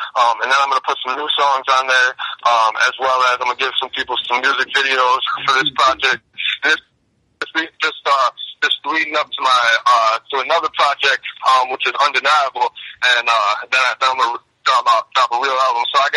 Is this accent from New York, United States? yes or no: yes; Marion, New York, United States; Oh, I'm from Marion, New York.